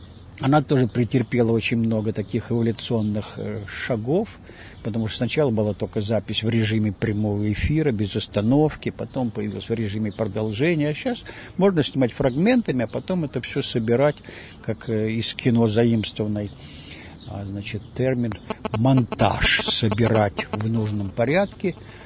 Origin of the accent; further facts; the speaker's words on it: Moscow, Russia; moved away as an adult; now in Kyiv, Ukraine; Я родился и вырос в Москве. А в Киеве я уже живу и работаю 55 лет.